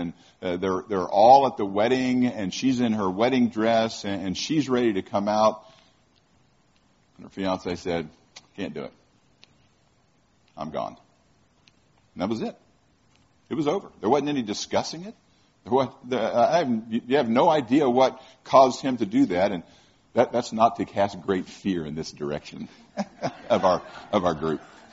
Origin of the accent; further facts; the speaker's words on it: Florida, United States; And I like that one probably because I grew up in Florida, and I used to spend all my time on the water and all that kind of fishing.